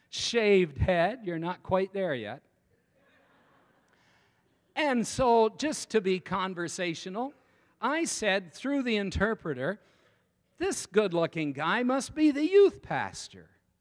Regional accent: Canada; I'm in Brazil. I'm from Canada.

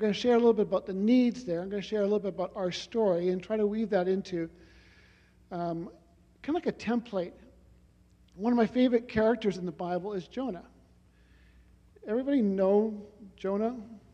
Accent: Vancouver, British Columbia, Canada; also born or lived in Asia; now in Calgary, Canada; And I'm originally from Vancouver.

